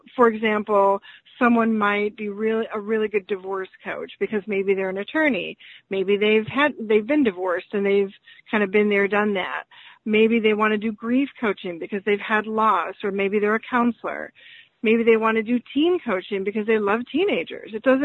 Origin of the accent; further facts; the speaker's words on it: Chicago, Illinois, United States; now in Nashville, United States; I have been a coach since 2005 in the Nashville area. I'm originally from Chicago, but when I moved here and I became a coach